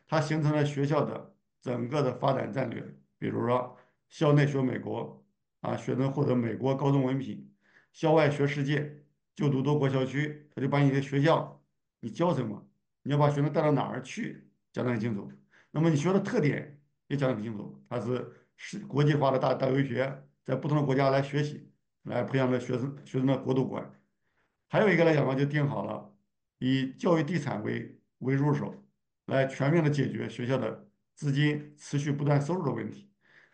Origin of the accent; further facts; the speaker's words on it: China; 我们中国人很多人做事情，他容易忽略前期的调查研究